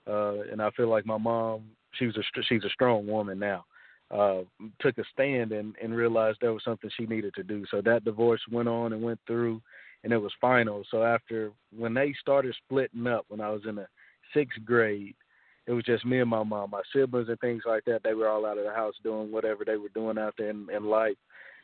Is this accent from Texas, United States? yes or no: yes; Texas, United States; now in Little Rock, United States; I'm from Texas. And then through life, I ended up graduating high school from Fayetteville.